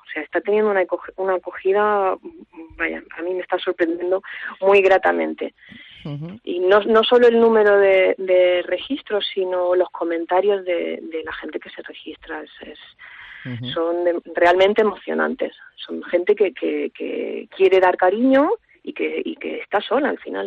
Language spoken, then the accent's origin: Spanish; Granada, Andalusia, Spain; also born or lived in Madrid; now in A Coruña, Spain; yo me crié en Granada. Bueno, pasé por Madrid, estuve trabajando en Madrid más de 8 años y al final me he instalado en Coruña, donde he tenido mi familia.